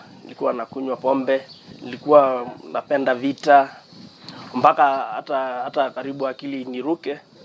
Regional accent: Kisamis, Kajiado County, Kenya; Mimi nimetoka Kajiado, kijiji linaloitwa Kisamis, masiku iliyopita.

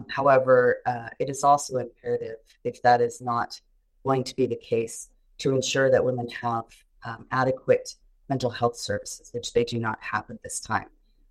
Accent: Gaza, Gaza Strip, Palestine; English is a second language; now in Houston, United States; I am a physician, American-Palestinian physician from Houston, Texas. I am from Gaza. My family, my father was born of Honduras, and my mother was born in the city of Gaza.

